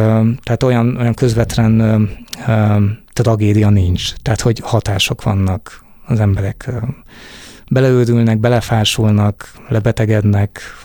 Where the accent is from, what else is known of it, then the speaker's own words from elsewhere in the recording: Kaposvár, Somogy, Hungary; born there; És akkor én már Kaposváron, bátyámmal együtt Kaposváron születtünk.